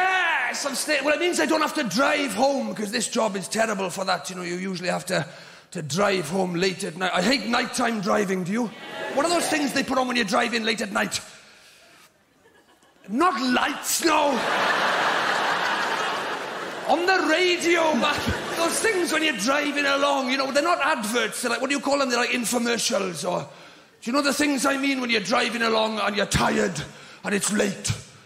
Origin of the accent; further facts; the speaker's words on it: Wales, United Kingdom; I was excited. I was going abroad. I'm Welsh.